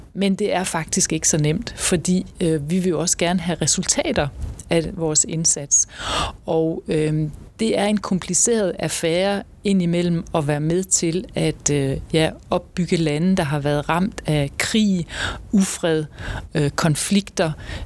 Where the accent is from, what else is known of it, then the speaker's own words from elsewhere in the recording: Esbjerg, Region of Southern Denmark, Denmark; Jeg er født og opvokset i Esbjerg, og jeg er esbjergenser af et stort og varmt hjerte.